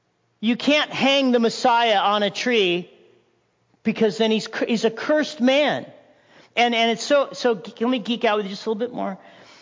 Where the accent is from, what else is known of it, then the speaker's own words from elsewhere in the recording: Big Bear, California, United States; also born or lived in Newport Beach; born, raised in Newport Beach. Okay, this guy. And Big Bear. That's where I was raised. Okay? So I'm a hick from Galilee. I'm a hick from Big Bear.